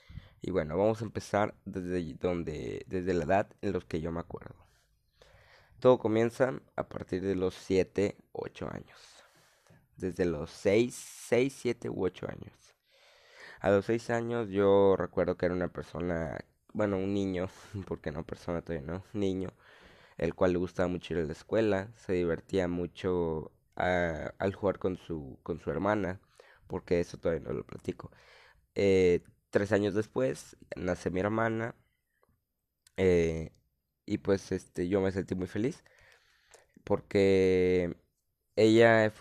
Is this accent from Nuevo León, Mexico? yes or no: yes; Monterrey, Nuevo León, Mexico; born there; Nací en Monterrey, Nuevo León, el 21 de diciembre del 2006.